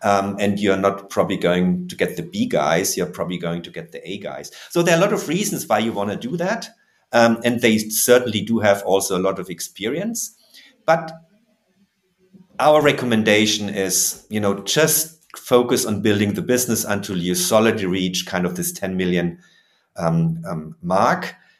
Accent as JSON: {"language": "English", "town": "Munich", "region": "Bavaria", "country": "Germany", "said": "since I'm from Munich"}